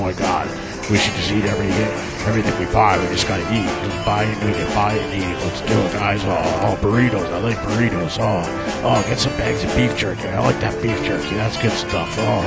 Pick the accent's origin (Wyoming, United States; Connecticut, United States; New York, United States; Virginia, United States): New York, United States; New York City; Yeah, we're from New York Cit